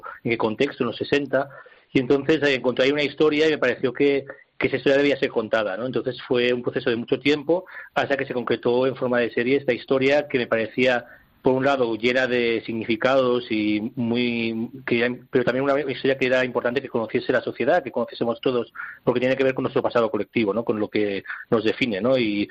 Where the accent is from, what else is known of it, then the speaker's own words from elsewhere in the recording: Barcelona, Catalonia, Spain; Yo crecí en los 80, pues estaba, yo crecí en Barcelona